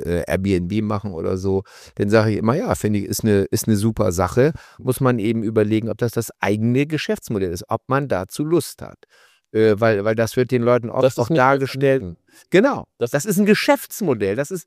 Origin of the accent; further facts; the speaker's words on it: Bremen, Germany; Ich mache nur in Bremen, ich mache nur in meiner Heimatstadt.